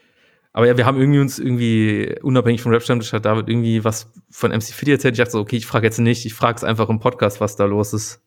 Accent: Saarland, Germany; Ich komme ja original aus dem Saarland.

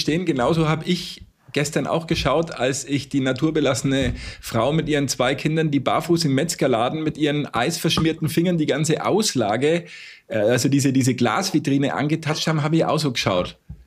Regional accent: Bavaria, Germany; als Franke

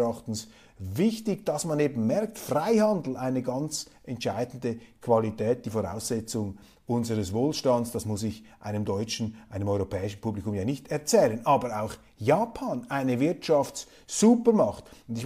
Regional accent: Switzerland; als Schweizer, als Kleinstaatler, der nie von diesen imperialen Versuchungen angekränkelt wurde

